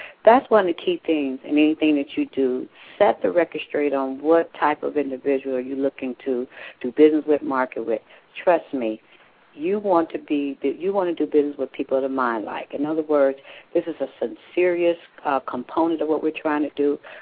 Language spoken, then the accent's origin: English; Gary, Indiana, United States; And I cheated because I'm from Gary, Indiana, so I know.